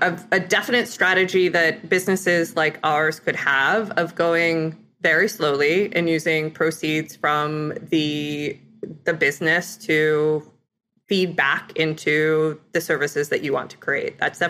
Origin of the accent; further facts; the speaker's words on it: Ithaca, New York, United States; I grew up in Ithaca, New York area.